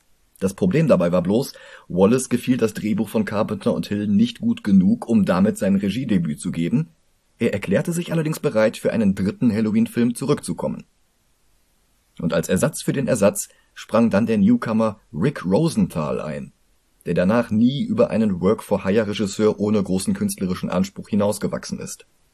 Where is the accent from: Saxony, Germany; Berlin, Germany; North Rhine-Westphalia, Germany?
North Rhine-Westphalia, Germany; Cologne; für mich als Kölner